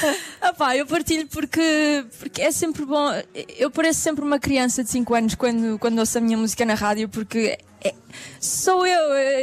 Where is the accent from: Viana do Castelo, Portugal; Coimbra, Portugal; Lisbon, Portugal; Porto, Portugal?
Viana do Castelo, Portugal; Valença; porque eu sou de Valença, então é mesmo ali na fronteira.